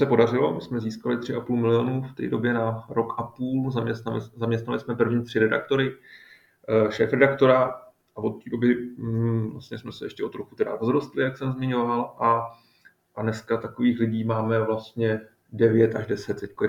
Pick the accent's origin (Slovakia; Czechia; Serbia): Czechia; Písek, South Bohemian Region; also born or lived in Vienna; pocházím z Písku, kde teda i bydlím a taky myslím si, že to je malebné město